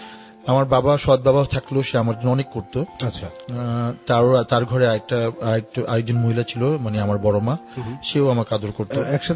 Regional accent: Dhaka, Dhaka Division, Bangladesh; যেহেতু আমি ঢাকার স্থানীয় ছেলে।

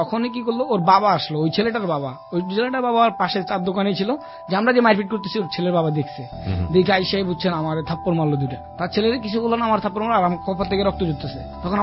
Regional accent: Chittagong, Chittagong Division, Bangladesh; কারণ আমার বাড়ি যত চট্টগ্রাম ছিল

